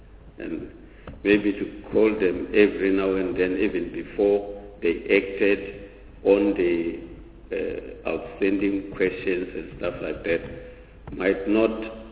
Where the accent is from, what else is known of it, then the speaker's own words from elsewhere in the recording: South Africa; So for the first time, I think we can pat ourselves on the shoulder as South African.